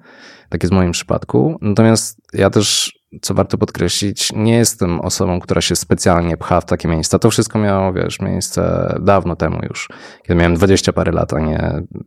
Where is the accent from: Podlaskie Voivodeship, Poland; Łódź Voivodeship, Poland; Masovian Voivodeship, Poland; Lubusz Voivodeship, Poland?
Łódź Voivodeship, Poland; Łódź; jesteśmy z Łodzi i w tym Glasgow się momentami czuliśmy jak u siebie